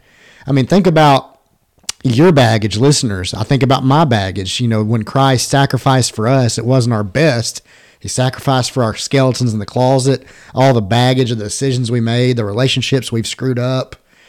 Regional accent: Tennessee, United States; Okay, I'm weird. I'm from Tennessee, I know.

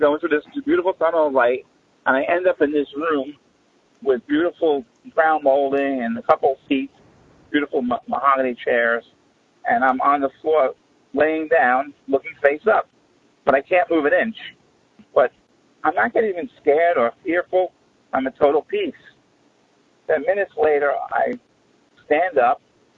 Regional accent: Bronx, New York, United States; Now, I'm from the Bronx, right?

